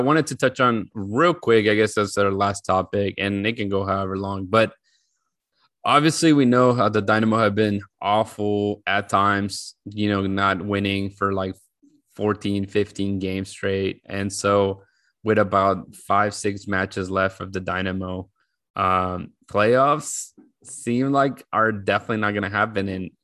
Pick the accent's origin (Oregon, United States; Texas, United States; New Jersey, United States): Texas, United States; Pearland; also born or lived in Mexico City; Well, I'm from Mexico City, but I landed in Houston close to Pearland and then eventually just grew up in Pearland.